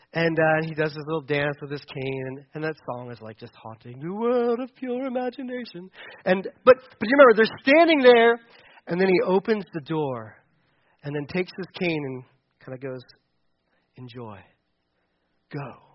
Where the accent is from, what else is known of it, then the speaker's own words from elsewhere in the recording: Delaware, United States; I grew up in Delaware.